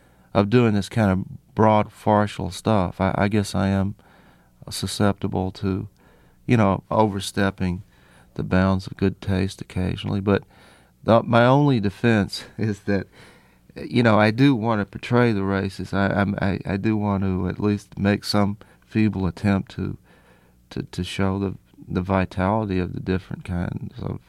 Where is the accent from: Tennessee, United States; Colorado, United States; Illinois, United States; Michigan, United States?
Tennessee, United States; Nashville; I mean, the Grand Ole Opry is right there. I'd love to do it. If it wasn't my hometown, I probably would have done it by now.